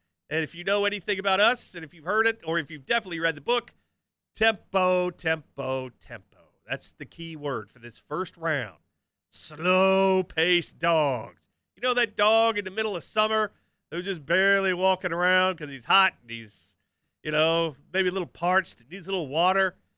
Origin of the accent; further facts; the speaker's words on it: Kentucky, United States; A lot of stories about this time of year, too, about growing up in Madison County